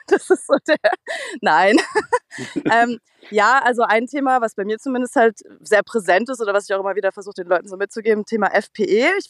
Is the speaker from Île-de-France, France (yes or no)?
no; Grand Est, France; ich komme aus dem Elsass und jetzt sind wir gerade im französischen Dorf unterwegs.